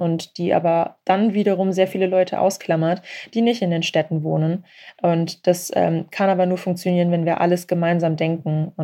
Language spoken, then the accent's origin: German; Cologne, North Rhine-Westphalia, Germany; es war ein Aktionstag in Köln, in meiner Heimatstadt.